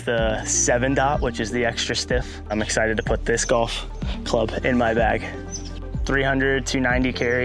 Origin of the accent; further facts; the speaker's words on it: Agoura Hills, California, United States; I'm from Agoura Hills, California.